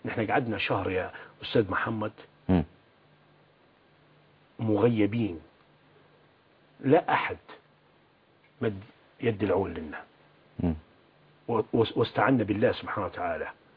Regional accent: Benghazi, Libya; also born or lived in Gharyan; أنا أصلا مسقط رأسي غريان الجبل الغربي، ولكن مولود وعايش حياتي كلها في الشرق في بنغازي.

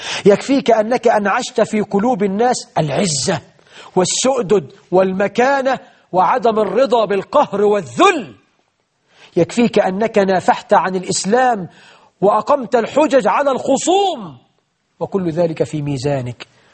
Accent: Egypt; بلدنا مصر

